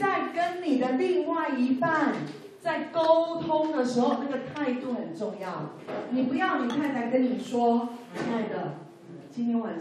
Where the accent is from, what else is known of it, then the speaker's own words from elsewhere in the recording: Taiwan; 我有国语啊，那也我台湾人呢，台语啊，英文啊，土语啊